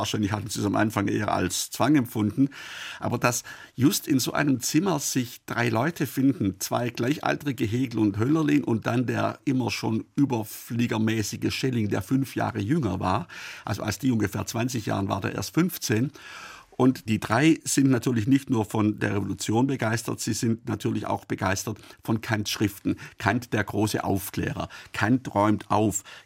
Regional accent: Baden-Württemberg, Germany; born there; Ich bin in Oberschwaben geboren, das war auch bis 1806 Vorderösterreich.

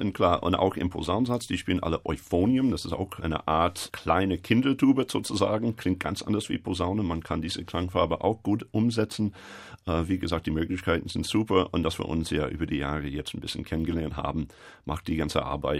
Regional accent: Chicago, Illinois, United States; moved away as an adult; now in Germany; Ich bin in Chicago geboren worden, dort aufgewachsen. Ich habe dort studiert.

